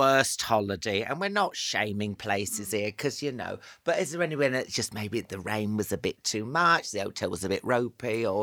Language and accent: English; Northampton, East Midlands, United Kingdom; he grew up in Bromley, I grew up in Northampton.